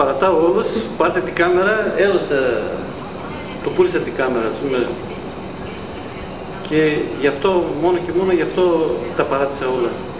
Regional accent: Galini, Eastern Macedonia and Thrace, Greece; Από Γαλήνη.

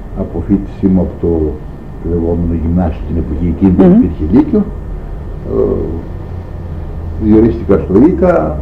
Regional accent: Serres, Central Macedonia, Greece; born there

